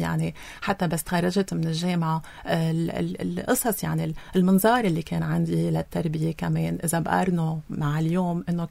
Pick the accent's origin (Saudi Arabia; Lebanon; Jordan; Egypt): Lebanon; Beirut, Beirut Governorate; أوكي، أول شيء أنا ربيت ببيروت، ربيت مع خيي.